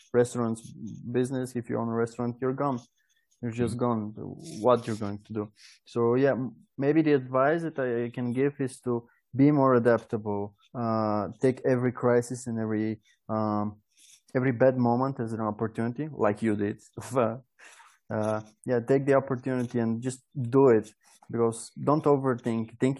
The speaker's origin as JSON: {"language": "English", "country": "Bulgaria", "second_language": "English", "said": "I'm from Bulgaria, Europe."}